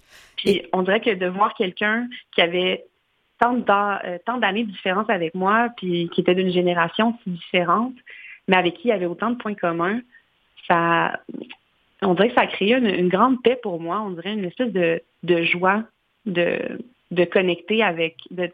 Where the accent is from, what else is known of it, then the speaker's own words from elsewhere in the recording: Quebec City, Quebec, Canada; Oui, ben moi, j'ai grandi à Québec puis j'ai étudié en théâtre, en interprétation théâtrale à Saint-Hyacinthe.